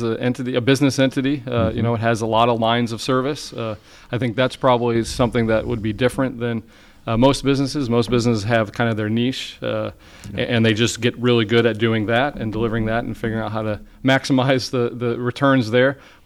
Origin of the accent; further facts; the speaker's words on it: South Bend, Indiana, United States; I did move away for 10 years, but I was born and raised in South Bend.